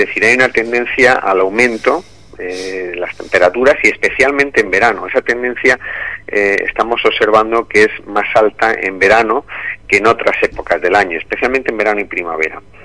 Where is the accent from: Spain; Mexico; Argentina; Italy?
Spain; Andalusia; now in Murcia, Spain; Yo soy almeriense.